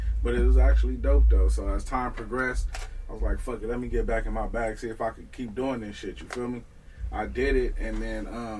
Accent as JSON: {"language": "English", "town": "Moreno Valley", "region": "California", "country": "United States", "said": "Yeah, I'm from the IE, man, Inland Empire. I'm from Reno Valley, California."}